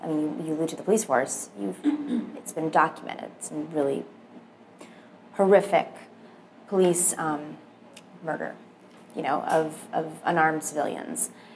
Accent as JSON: {"language": "English", "region": "New York", "country": "United States", "said": "I'm from New York"}